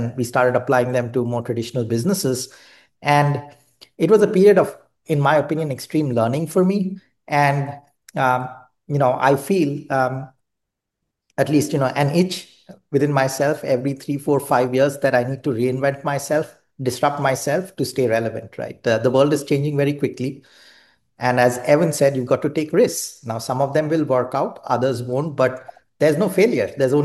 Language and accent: English; India; moved away as an adult; now in United States; So I grew up in India. I went to school there, engineering school, and then business school.